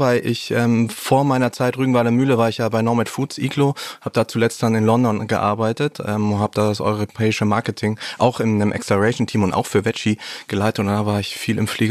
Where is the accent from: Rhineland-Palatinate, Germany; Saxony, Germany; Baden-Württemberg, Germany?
Baden-Württemberg, Germany; Also ich bin aufgewachsen im Schwabeländle, auf der grünen Wiese in einem kleinen Dorf.